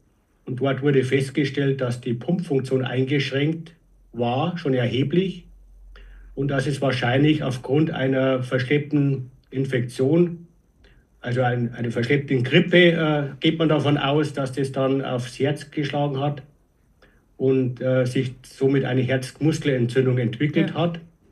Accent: Regen, Bavaria, Germany; now in Deggendorf, Germany; ich bin 52 Jahre alt, komme aus Niederbayern, gebürtig aus Regen. Aktuell wohne ich in Deggendorf

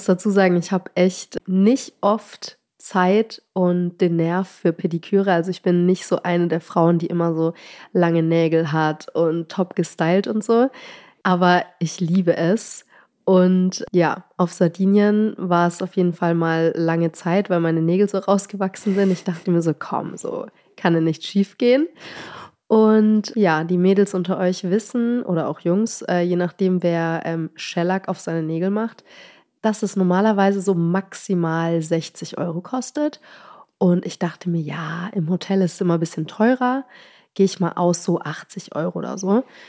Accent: Wiesentheid, Bavaria, Germany; Aber ich komme aus dem wunderschönen Unterfranken aus Wiesentheit.

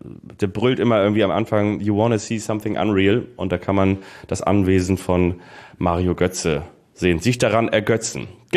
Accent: Hamburg, Germany; Ich komme ursprünglich aus Hamburg.

